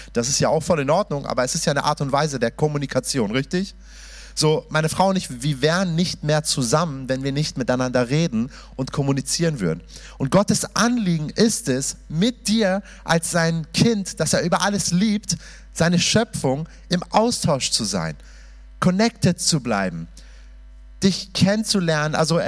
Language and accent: German; Germany; also born or lived in Iran; Ich bin gebürtiger Iraner, lebe jetzt fast seit 30 Jahren in Deutschland. Also ich bin hier groß geworden, in einem muslimischen Kontext hineingeboren, aber relativ losgelöst davon groß geworden.